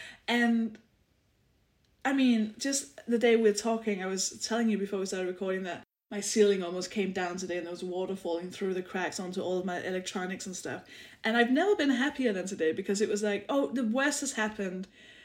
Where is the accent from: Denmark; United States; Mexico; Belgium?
Denmark; English is a second language; moved away as an adult; now in United Kingdom; I was born in Denmark